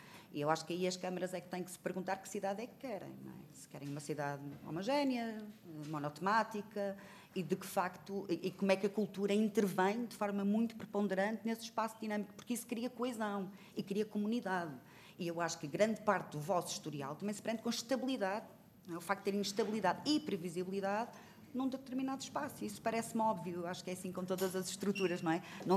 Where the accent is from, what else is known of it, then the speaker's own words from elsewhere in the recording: Porto, Portugal; nós, no Porto, eu que sou do Porto, também nos lembramos sempre